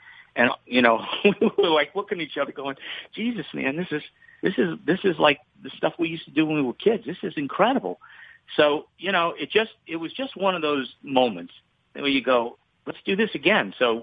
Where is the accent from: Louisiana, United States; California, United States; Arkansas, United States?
Louisiana, United States; New Orleans; we grew up in New Orleans together, Neil and I. So, I mean, we came up from the same musical roots.